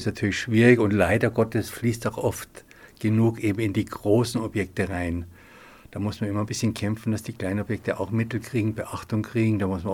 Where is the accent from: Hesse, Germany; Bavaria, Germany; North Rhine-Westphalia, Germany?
Bavaria, Germany; Munich; Ich bin ja ein Münchner und Südmünchner auch noch.